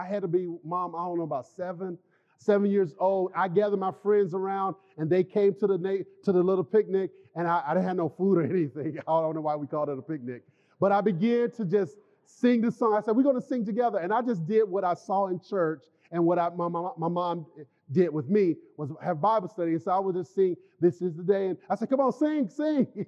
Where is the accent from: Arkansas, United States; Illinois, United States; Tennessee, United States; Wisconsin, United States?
Arkansas, United States; we were born and raised in Arkansas